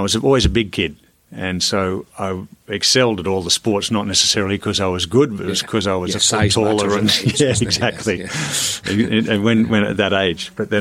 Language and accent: English; Australia; Australians are pretty humble